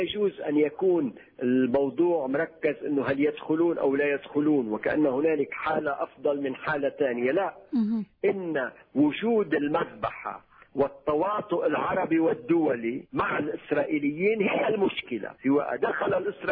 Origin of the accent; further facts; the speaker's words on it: Lebanon; ربما لم نتمكن نحن كلبنانيين من الصمود